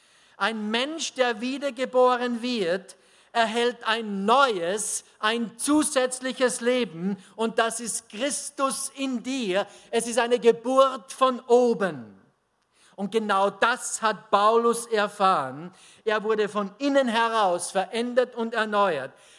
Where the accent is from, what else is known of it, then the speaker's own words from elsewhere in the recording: Austria; Manchmal ist sie ein bisschen undeutsch, aber das sind wir Österreicher sowieso.